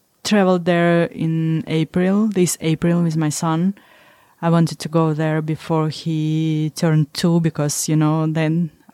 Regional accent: Estonia; I said, oh, we are from Estonia.

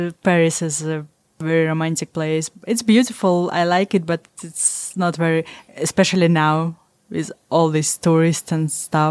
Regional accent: Estonia; I said, oh, we are from Estonia.

